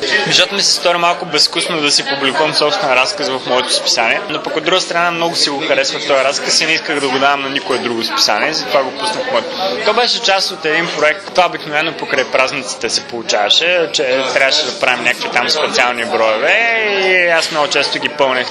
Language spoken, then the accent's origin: Bulgarian; Veliko Tarnovo, Veliko Tarnovo Province, Bulgaria; also born or lived in Sliven; Оставаме от тук. Тук съм учил гимназия. Роден съм в Сливен, но от 7 годишен до 18 годишен съм живял тук.